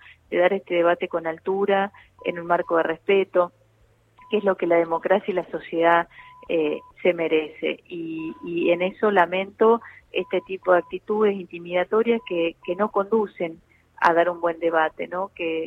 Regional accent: General Campos, Entre Ríos, Argentina; moved away; mis padres tienen una panadería hace 40 años en mi pueblo que se llama General Campos. Bueno, yo no vivo ahí desde que me fui a estudiar

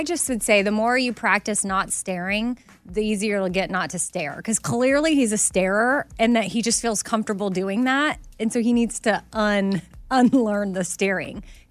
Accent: Austin, Texas, United States; I was born and raised in Austin, Texas.

